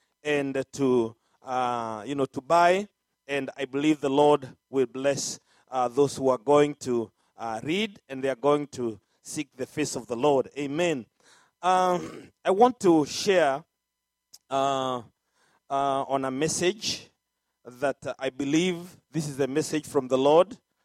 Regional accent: Nakuru, Nakuru County, Kenya; And both of us, we come from Nakuru.

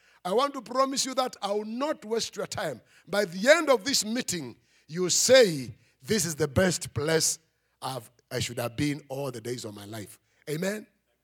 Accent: Machakos, Machakos County, Kenya; Also, when you come, I come from Machakos. When you come to those sites, I'm halfway here, halfway in Africa.

